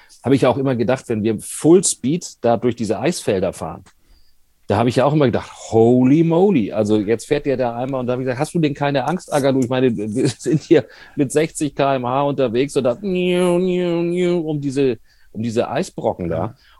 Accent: Hamburg, Germany; ich bin eigentlich in Hamburg groß geworden, ja.

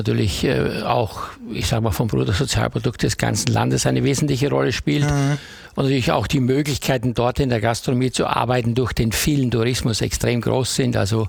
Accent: Graz, Styria, Austria; Genau, ich komme ja aus Graz, bin dort aufgewachsen, geboren.

